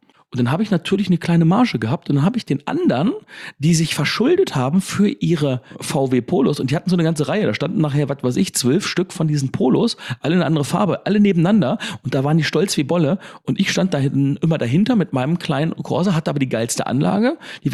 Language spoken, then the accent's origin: German; Wolfsburg, Lower Saxony, Germany; Ich komme ja hier aus Wolfsburg, hier gibt es VW-Werk